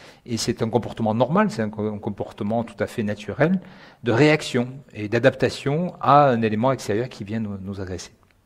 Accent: France; nous en tant que Français, on est quand même sensibilisés à cela

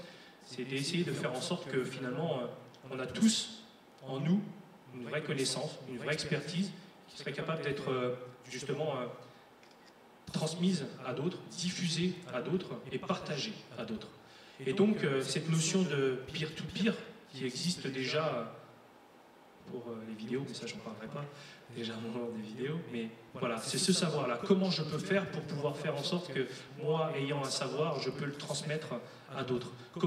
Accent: Nantes, Pays de la Loire, France; Sachant que je suis un pur Nantais, né il n'y a pas très loin là, à la maternité de Nantes.

